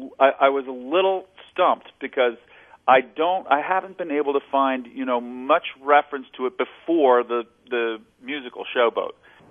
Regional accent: Connecticut, United States; I grew up on the Connecticut River, not far actually from where Mark Twain ended up building his house and living out his days after he left the Mississippi.

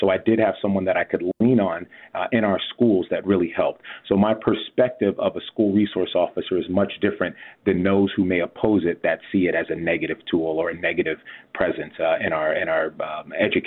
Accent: San Diego, California, United States; born or raised there

